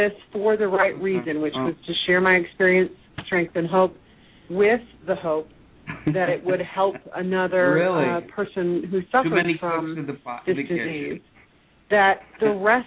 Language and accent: English; Naples, Florida, United States; She actually lives part of the year in my hometown in Naples, Florida.